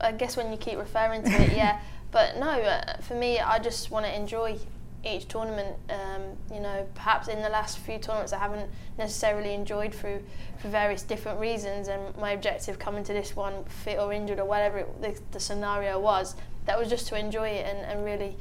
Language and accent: English; Birmingham, West Midlands, United Kingdom; with Birmingham, my hometown, winning the FA Cup